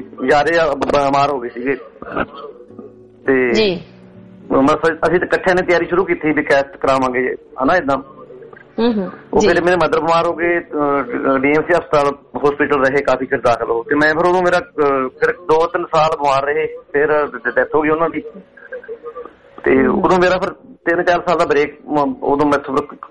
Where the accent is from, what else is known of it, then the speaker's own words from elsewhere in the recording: Mahi Nangal, Punjab, India; born there; ਮੇਰੇ ਪਿੰਡ ਦਾ ਨਾਂ ਮਹੀ ਨੰਗਲ ਮੇਰਾ ਤਾਂ ਜੁੜਿਆ ਜੀ, ਮੇਰਾ ਉਸ ਪਿੰਡ ਚ ਮੈਂ ਜਨਮ ਲਿਆ